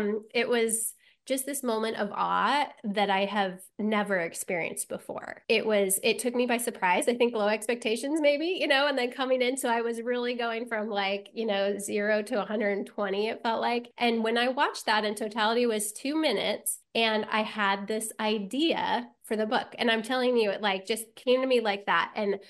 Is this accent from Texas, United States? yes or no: no; Nebraska, United States; it came through my hometown. And I have to be honest with you, and maybe some of your readers are like, or your listeners are like this, you know, I'd seen in the newspaper, it's going to be a big deal. People are going to come. And I lived in rural Nebraska.